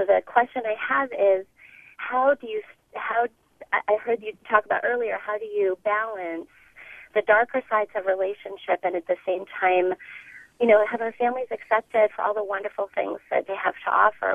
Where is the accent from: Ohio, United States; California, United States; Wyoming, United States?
California, United States; West Hollywood; now in San Francisco, United States; from San Francisco. I grew up in West Hollywood in the 70s and 80s.